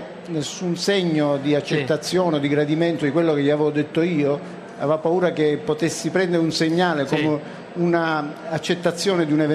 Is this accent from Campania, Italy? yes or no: no; Sicily, Italy; ma io sono siciliano come lei, sappia che io sarei disponibile a fare qualsiasi cosa per il bene della mia terra